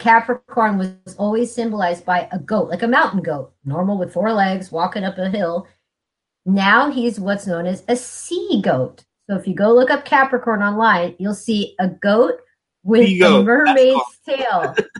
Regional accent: San Diego, California, United States; also born or lived in Hollywood; I grew up in San Diego, actually, which is like, I lived in Hollywood later. That's where I like lived as an adult. But as a child, I lived in San Diego.

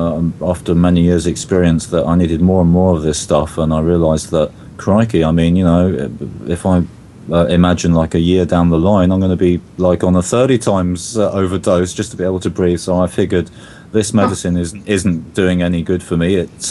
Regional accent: England, United Kingdom; I ended up being flatlined at a hospital on more than one occasion growing up in England.

